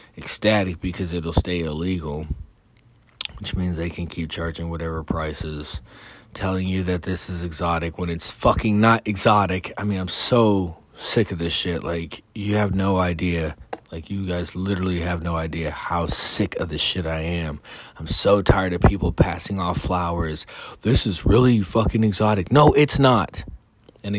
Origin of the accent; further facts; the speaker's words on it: California, United States; Like I said, I'm from the state of California.